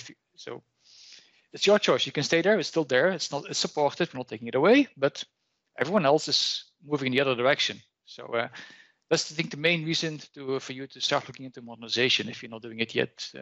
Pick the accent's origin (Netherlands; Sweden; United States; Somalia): Netherlands; accent: Dutch; English is a second language; Must be that my Dutch accent.